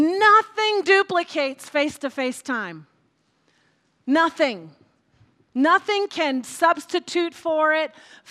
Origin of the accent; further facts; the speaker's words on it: the South, United States; because I grew up in the South where when they talked about holiness meetings